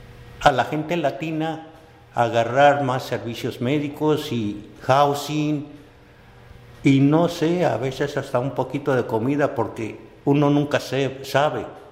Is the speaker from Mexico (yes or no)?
yes; Mexico City, Mexico; now in San Francisco, United States; De la Ciudad de México.